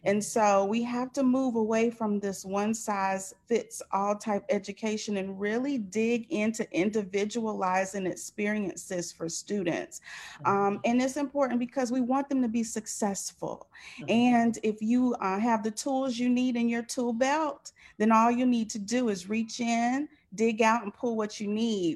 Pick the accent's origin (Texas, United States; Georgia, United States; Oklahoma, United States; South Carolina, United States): South Carolina, United States; Somerville; I am from Somerville, South Carolina, but right now I am in Sumter, South Carolina with my parents.